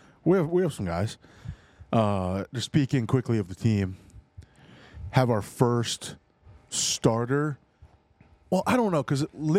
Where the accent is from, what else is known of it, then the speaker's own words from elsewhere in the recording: North Dakota, United States; Every home game, I'm from North Dakota.